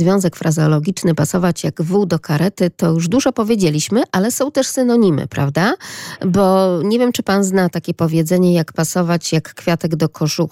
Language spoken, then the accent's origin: Polish; Lublin, Lublin Voivodeship, Poland; nie jestem turystką, nie jestem skądś, jestem z Lublina